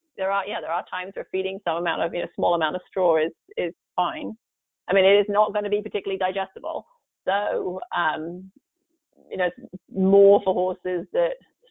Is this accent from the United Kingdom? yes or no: yes; England, United Kingdom; Yeah, I grew up in England